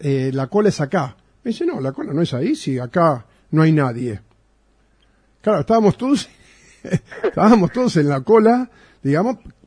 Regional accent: Argentina; Eso somos nosotros, los argentinos.

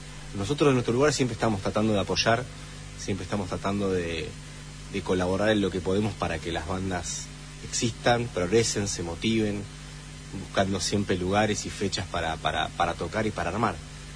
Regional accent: Casbas, Buenos Aires, Argentina; Siempre estoy atento a lo que sucede en mi pueblo, en Casbas

